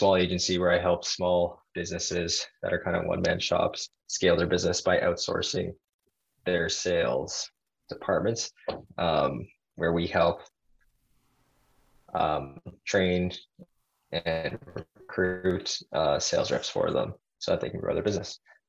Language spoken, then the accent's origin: English; Toronto, Ontario, Canada; I'm from Canada, Toronto, Canada.